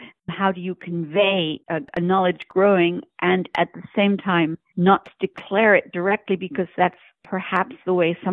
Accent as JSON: {"language": "English", "region": "England", "country": "United Kingdom", "tie": "born or raised there", "said": "I grew up in the United Kingdom, and I was raised by an English woman, my stepmother, and went to school in England, you know, learned to read and write in England."}